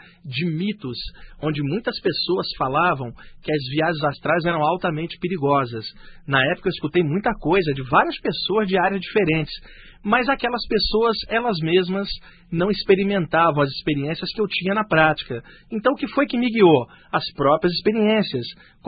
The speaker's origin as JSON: {"language": "Portuguese", "region": "Rio de Janeiro", "country": "Brazil", "tie": "born there", "moved": "as an adult", "lives_now": "São Paulo, Brazil", "said": "Esse mês agora, dia 23, eu vou estar completando 45 anos de idade. Eu nasci em 1961 no Rio de Janeiro e eu moro em São Paulo desde 1990."}